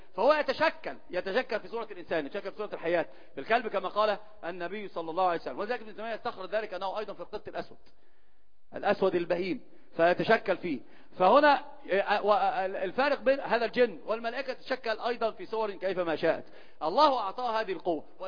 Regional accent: Upper Egypt, Egypt; احنا عندنا في الصعيد كان بيحكوا لنا حكايات بيخوفونا عشان ما يطلعش بره بالليل

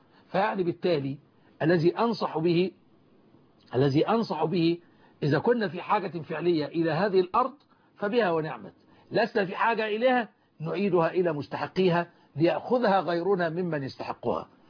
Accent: Egypt; عندنا في مصر

